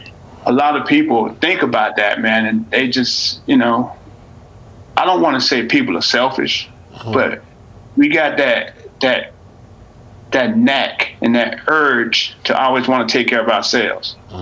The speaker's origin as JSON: {"language": "English", "town": "Birmingham", "region": "Alabama", "country": "United States", "tie": "born or raised there", "said": "where I grew up in Alabama, it was pretty rough. Birmingham was a rough part of town, a rough city."}